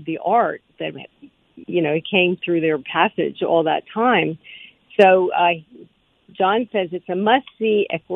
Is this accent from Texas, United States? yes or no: no; Philadelphia, Pennsylvania, United States; we were floored to find out that we were both born and raised in Philadelphia. We both grew up in devout Irish Catholic families